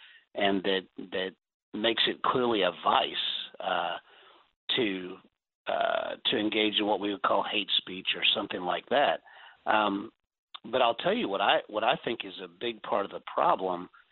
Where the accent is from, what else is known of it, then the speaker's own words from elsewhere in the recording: the South, United States; I grew up, maybe you did too. I'm 48. I grew up in the South.